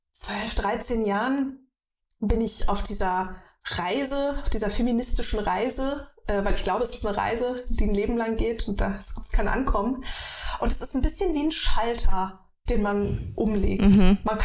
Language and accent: German; Southern Germany, Germany; Ich bin in der DDR geboren und meine Mutter ist dann mit mir nach Süddeutschland geflüchtet. Da war ich, also nicht 7, 8, 9 Monate alt.